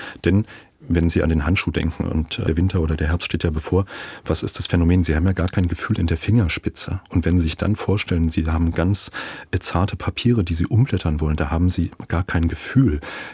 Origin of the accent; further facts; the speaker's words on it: Guben, Brandenburg, Germany; also born or lived in Eisenhüttenstadt; Geboren in Eisenhüttenstadt, aber aufgewachsen in Guben, früher Wilhelm-Pieck-Stadt-Guben.